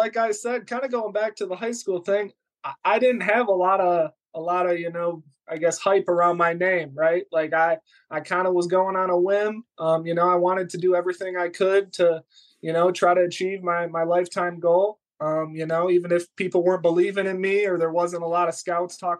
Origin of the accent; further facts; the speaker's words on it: Michigan, United States; Obviously, I'm from Michigan, big Lions fan